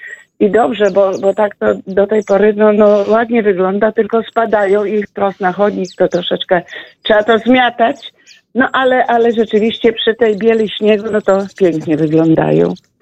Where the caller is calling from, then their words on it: Michów, Lublin Voivodeship, Poland; Ja śmiem donieść, że u nas w Michowie też jest biało, ale białe są ulice.